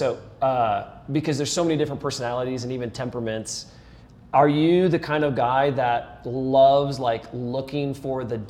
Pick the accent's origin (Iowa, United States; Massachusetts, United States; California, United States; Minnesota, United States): Iowa, United States; Like, I didn't grow up in Texas, but I grew up in Iowa.